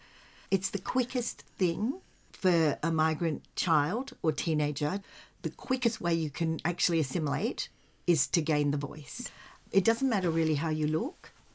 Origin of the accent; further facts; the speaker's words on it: Singapore; also born or lived in London, United Kingdom / Malaysia; now in Australia; I was born in Singapore, and then we went to London, and then we went to Singapore, and then, you know, back to live in Singapore. But in between that, we'd be in and out of Malaysia, which is basically very similar to Singapore in many ways, mm-hmm. and then migrated to Australia.